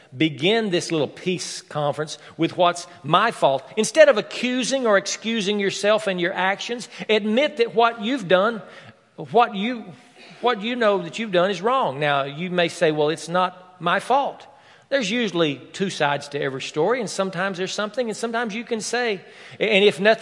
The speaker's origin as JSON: {"language": "English", "region": "the South", "country": "United States", "tie": "born or raised there", "said": "she was raised in the North and I was raised in the South. Deep South. Hillbilly South. Redneck South."}